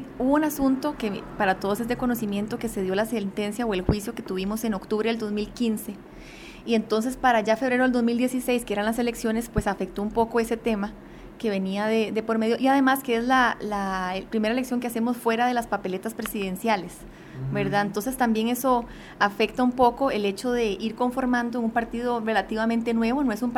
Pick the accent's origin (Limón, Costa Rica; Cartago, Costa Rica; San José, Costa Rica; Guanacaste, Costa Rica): San José, Costa Rica; Moravia; Sí, yo soy de Moravia, San José